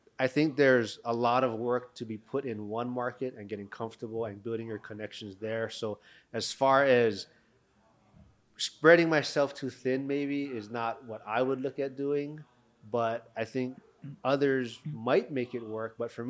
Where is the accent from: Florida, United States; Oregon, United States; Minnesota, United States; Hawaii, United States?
Hawaii, United States; Honolulu; Well, so I'm born and raised in Honolulu, Hawaii.